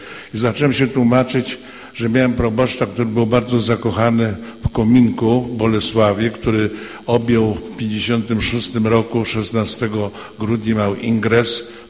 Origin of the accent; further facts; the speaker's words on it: Subcarpathian Voivodeship, Poland; w moich stronach w diecezji przemyskiej